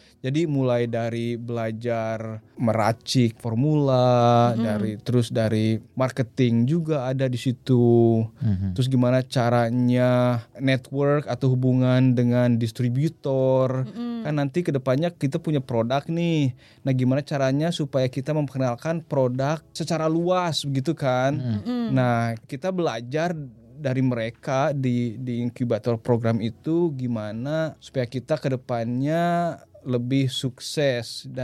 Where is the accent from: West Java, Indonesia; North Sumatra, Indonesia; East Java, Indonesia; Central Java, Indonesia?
West Java, Indonesia; Bandung; AJT gitu kan kalau di Bandung, saya asal Bandung